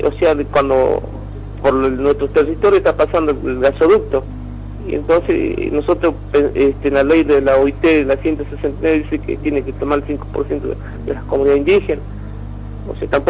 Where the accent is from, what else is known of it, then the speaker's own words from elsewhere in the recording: Argentina; porque pareciera que no somos argentinos